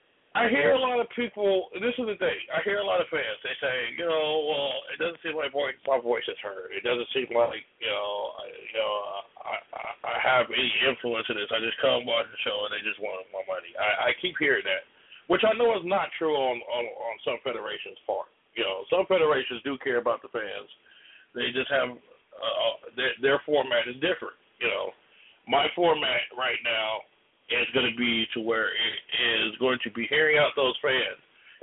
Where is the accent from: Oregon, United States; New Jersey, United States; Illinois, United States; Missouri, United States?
Illinois, United States; Chicago; though I am from Chicago.